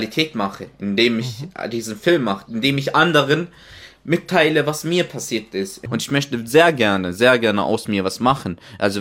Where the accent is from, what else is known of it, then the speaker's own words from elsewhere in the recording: Syria; German is a second language; now in Germany; also ich war in Syrien, meine Kindheit wurde zerstört sozusagen. Meine Erinnerungen an Syrien sind jetzt gute